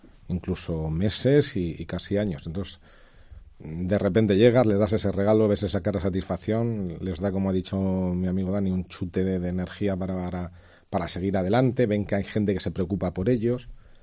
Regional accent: Segovia, Castile and León, Spain; Sí, sí, los seis somos de Segovia.

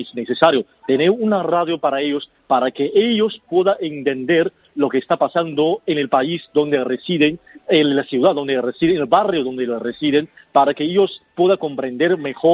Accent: Jiangsu, China; Spanish is a second language; De la provincia de Jiangsu, que es una provincia al lado de Shanghái.

